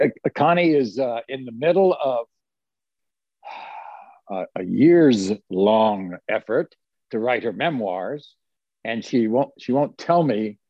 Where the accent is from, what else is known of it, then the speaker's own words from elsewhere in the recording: Silver Spring, Maryland, United States; when I grew up in Silver Spring, I went to elementary school at Woodside Elementary in Silver Spring.